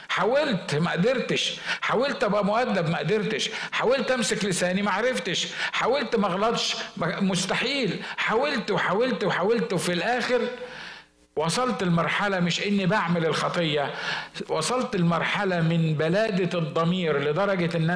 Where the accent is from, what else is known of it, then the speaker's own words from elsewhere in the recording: Egypt; عندنا في مصر كانت الموضة دي